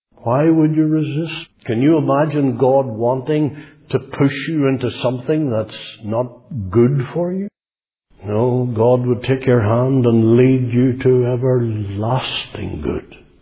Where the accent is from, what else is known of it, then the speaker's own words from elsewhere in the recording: Belfast, Northern Ireland, United Kingdom; also born or lived in County Fermanagh; We moved to Belfast from County Fermanagh, way down in the west of the province, in 1953. I was 10, about that.